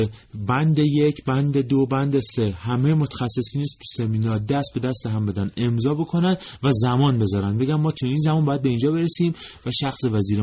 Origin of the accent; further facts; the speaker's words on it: Iran; من خودم یک ایرانی هستم